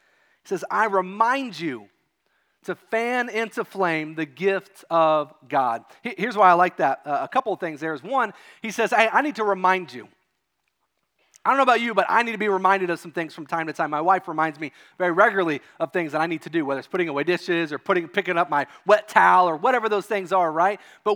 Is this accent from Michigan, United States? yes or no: no; Kentucky, United States; Now, I grew up in Kentucky, and we had some wood-burning stoves in our house